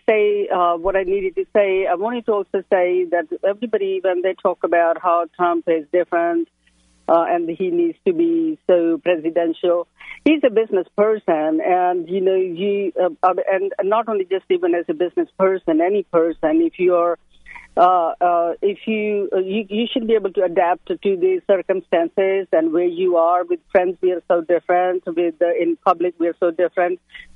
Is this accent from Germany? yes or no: no; India; also born or lived in England; I am from India, and I lived in England